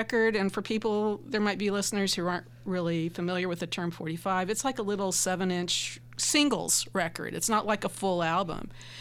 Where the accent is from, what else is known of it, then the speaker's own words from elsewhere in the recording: Fayetteville, United States; I grew up in Fayetteville and I was here in 1978.